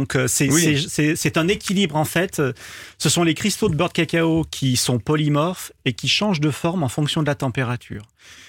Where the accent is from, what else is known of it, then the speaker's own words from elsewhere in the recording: Lyon, Auvergne-Rhône-Alpes, France; Moi, je suis lyonnais. Région lyonnaise.